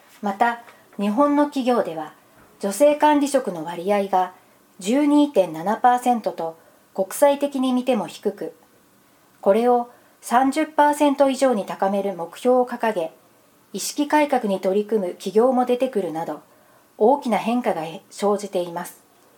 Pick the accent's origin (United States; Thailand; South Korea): United States; Japanese is a second language; now in Japan; 日本に来たとき、 私はこの文化に驚いたことを覚えています。アメリカは美味しければ感想は言わずに料理に